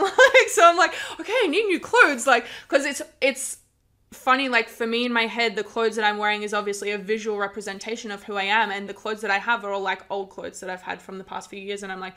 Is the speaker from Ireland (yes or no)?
no; Canberra, Australian Capital Territory, Australia; now in Indonesia; Especially when I first moved to Bali. I came from Canberra originally, and I had quite a sort of toxic family environment back in Canberra, unfortunately.